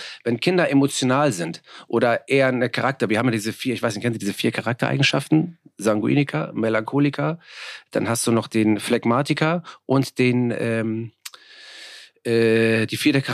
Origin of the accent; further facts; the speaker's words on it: Hamburg, Germany; Ich bin ja selber in Hamburg-Möhrensberg aufgewachsen. Geboren in Bergedorf. Insofern, ich weiß, was sozial schwacher Stadtteil ist. Mein Vater ist Spätaussiedler. Ich bin ja halb polnischer Herkunft.